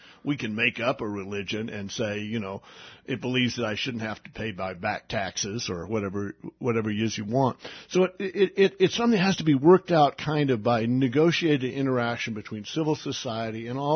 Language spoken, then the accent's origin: English; Oklahoma, United States; when I was growing up in Oklahoma, folks, I can't think of a self-respecting hunter that would want any of this legislation.